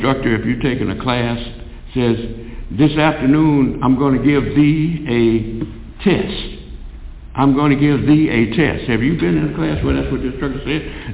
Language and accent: English; United States; I don't speak Arabic. I'm from America, and my language is English.